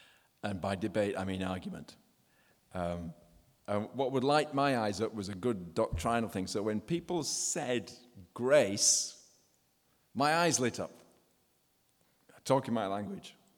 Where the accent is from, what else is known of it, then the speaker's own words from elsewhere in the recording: Yorkshire and the Humber, United Kingdom; when I were a lad growing up in Yorkshire.